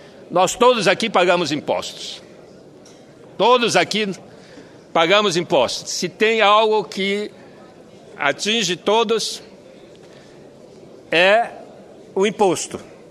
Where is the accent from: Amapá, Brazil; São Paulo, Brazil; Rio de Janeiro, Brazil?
Amapá, Brazil; Eu sou de uma das regiões mais isoladas desse país. Eu sou do Amapá, da margem esquerda do Rio Amazonas.